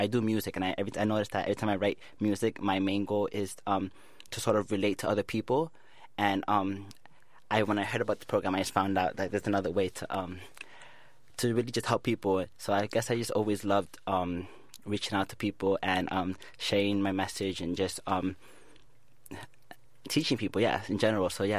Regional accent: New York, United States; So I was born and raised in the Bronx. And, you know, just growing up in the Bronx, you could see the hardships that people will go through every day.

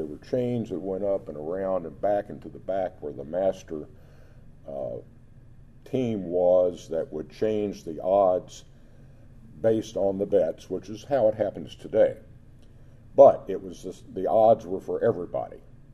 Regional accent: England, United Kingdom; Before I went into the ministry, being an Englishman, I used to occasionally go to the races.

